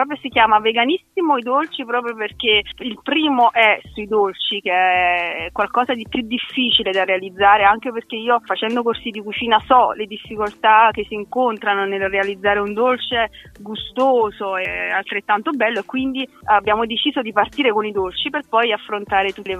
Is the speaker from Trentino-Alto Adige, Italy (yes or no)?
no; Naples, Campania, Italy; perché da napoletana non potrebbe essere altro